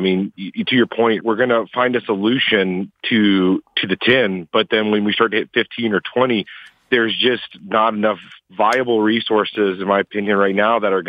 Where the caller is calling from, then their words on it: Phoenix, Arizona, United States; I'm calling from Phoenix, Arizona.